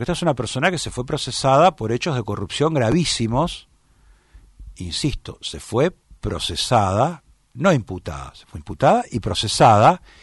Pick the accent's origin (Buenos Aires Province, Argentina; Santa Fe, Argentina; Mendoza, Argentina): Buenos Aires Province, Argentina; San Isidro; Yo soy de San Isidro.